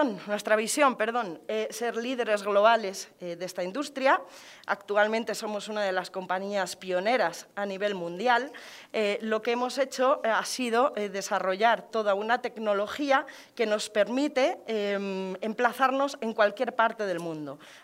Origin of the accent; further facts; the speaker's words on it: Salamanca, Castile and León, Spain; también por el orgullo que siento como salmantina de poder estar aquí